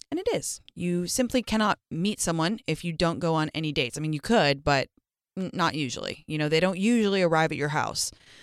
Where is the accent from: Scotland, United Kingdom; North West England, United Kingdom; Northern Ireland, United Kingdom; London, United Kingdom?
London, United Kingdom; Growing up in London, we went a lot because you